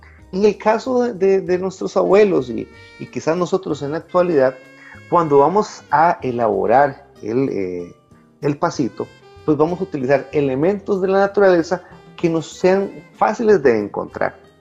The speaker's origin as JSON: {"language": "Spanish", "country": "Costa Rica", "said": "recordemos que como costarricenses y como habitantes de Costa Rica"}